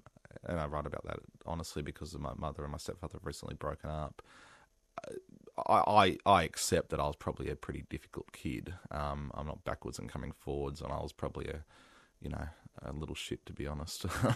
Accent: New South Wales, Australia; I grew up in the Blue Mountains.

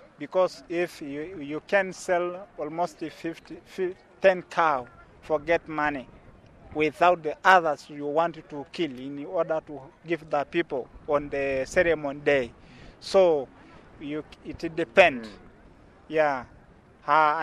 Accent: Mesrani, Arusha, Tanzania; I come from Mesrani village.

